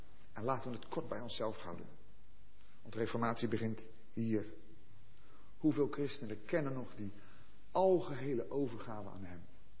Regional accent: Netherlands; ik ben ook een Nederlander.

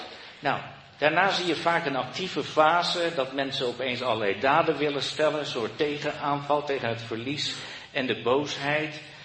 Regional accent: Netherlands; ja, we hebben het weer als Nederlanders, we willen het allemaal aan elkaar vertellen.

